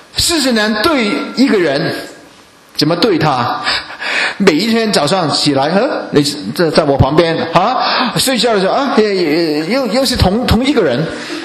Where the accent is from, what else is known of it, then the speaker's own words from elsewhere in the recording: Guangdong, China; 这是老婆了，我们广东人叫的黄面婆。